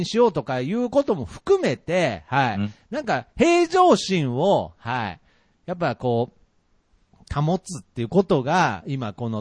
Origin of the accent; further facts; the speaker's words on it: Hakata, Fukuoka, Japan; 地元博多の豚骨ラーメン食べた時なんか